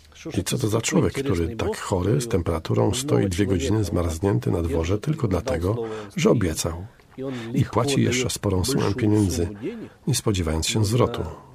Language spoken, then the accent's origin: Polish; Ukraine; Ale ja jestem Ukraińcem